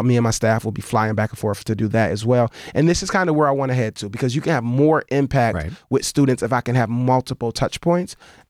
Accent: Buffalo, New York, United States; because I grew up in Buffalo, which is a city, large urban city, right?

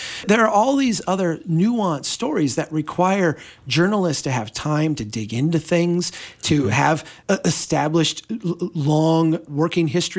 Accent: Brainerd, Minnesota, United States; I'm from Brainerd. I have a soft spot for my local newspaper.

